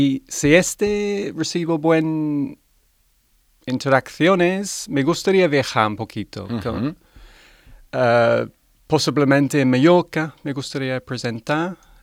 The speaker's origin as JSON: {"language": "Spanish", "region": "London", "country": "United Kingdom", "second_language": "Spanish", "said": "Y soy de Londres y cuando trabajé en Londres, cada semana yo fui al"}